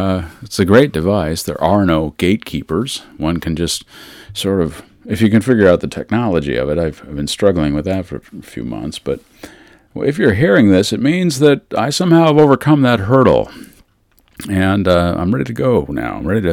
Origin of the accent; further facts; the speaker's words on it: Everett, Washington, United States; And my hometown is Everett, Washington.